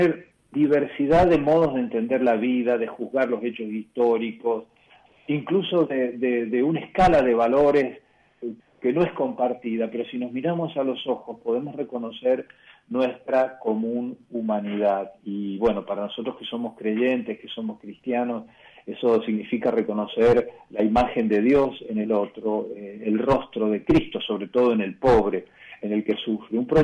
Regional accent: San Francisco, Córdoba, Argentina; also born or lived in Mendoza; yo soy sanfranciscano, ¿no? Pero soy sanfranciscano como soy mendocino, como soy cordobés y soy argentino, digamos.

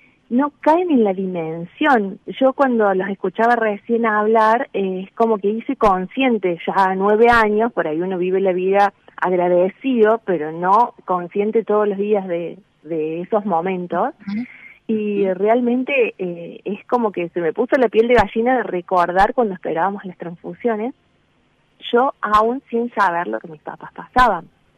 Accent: Río Cuarto, Córdoba, Argentina; nosotros somos oriundos de Río Cuarto

